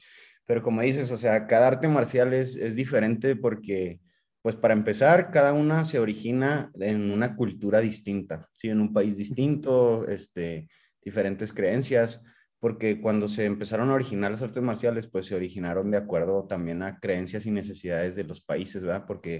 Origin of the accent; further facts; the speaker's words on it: Nuevo Casas Grandes, Chihuahua, Mexico; yo no soy de aquí, de Chihuahua.